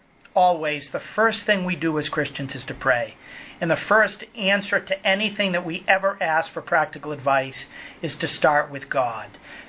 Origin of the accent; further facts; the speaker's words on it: New England, United States; accent: New England; And if in my New England accent I've gone too fast for you tonight